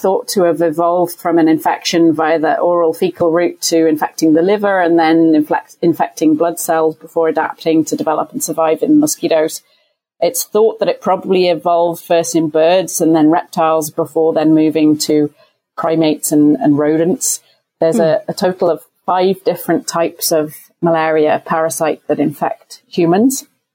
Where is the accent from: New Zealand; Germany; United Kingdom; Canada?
United Kingdom; now in Washington, United States; Well, I'm actually based in Washington, D.C., but I'm British, although I haven't lived in the U.K. for around 25 years now.